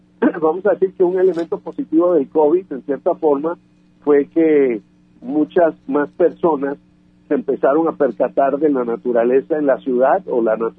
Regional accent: Mexico; yo creo que somos los únicos que venimos de México.

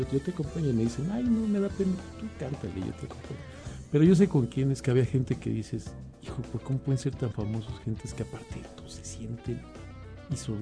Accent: Mexico City, Mexico; now in Guadalajara, Mexico; porque vivo en Guadalajara, soy del DF, pero tengo ya muchos años viviendo en Guadalajara, 30 años.

